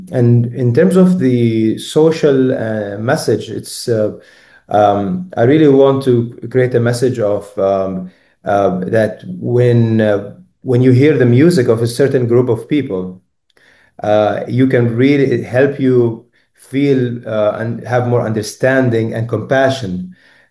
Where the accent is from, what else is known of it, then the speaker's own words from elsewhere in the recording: Palestine; I'm from Palestine, and the string orchestra, they were from all around the world.